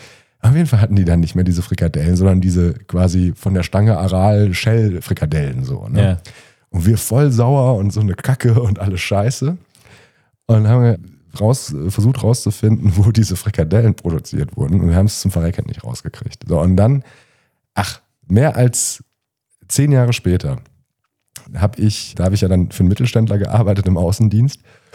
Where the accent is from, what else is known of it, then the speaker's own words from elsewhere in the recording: North Rhine-Westphalia, Germany; born there; Ich bin gebürtig aus NRW.